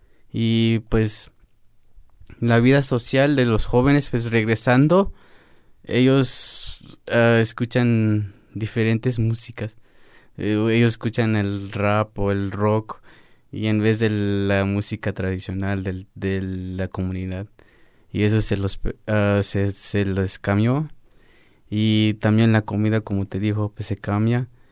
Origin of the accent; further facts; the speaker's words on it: San Juan Chamula, Chiapas, Mexico; moved away; also born or lived in Cairo, Georgia, United States; soy de Crustón, San Juan Chamula. Y pues yo estuve en Cairo, Georgia por 15 años y regresé por voluntariamente hace 2 años.